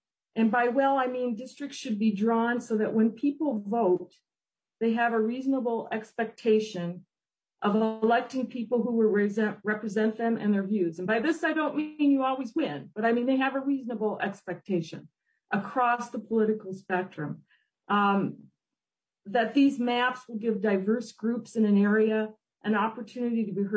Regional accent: Minnesota, United States; As a Minnesotan, I really learned to treasure what we have here

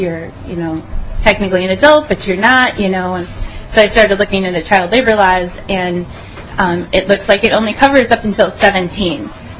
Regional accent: Proctor, United States; I'm from Proctor.

